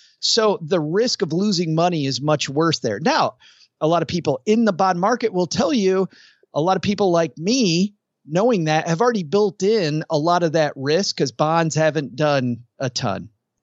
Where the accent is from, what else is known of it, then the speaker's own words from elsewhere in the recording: Michigan, United States; So I grew up in West Michigan. There were a ton of farms.